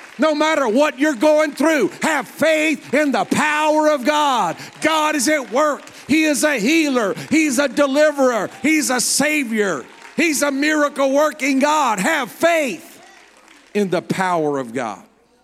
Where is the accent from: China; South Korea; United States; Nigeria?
South Korea; I told you I grew up in Korea, and most of the people there are Buddhist or animist, worship spirits.